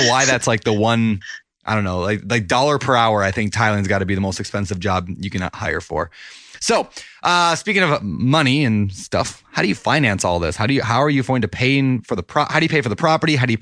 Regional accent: Minnesota, United States; I grew up in Minnesota. All right, we know what hockey is in Minnesota.

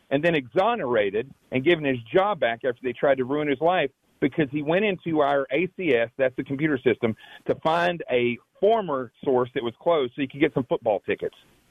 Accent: the South, United States; I'm from the South, you know.

